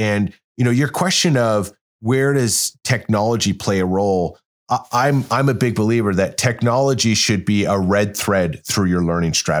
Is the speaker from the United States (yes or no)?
no; Alberta, Canada; born and raised in Canada, and did an undergrad in finance, and I grew up in Alberta. So like any good Albertan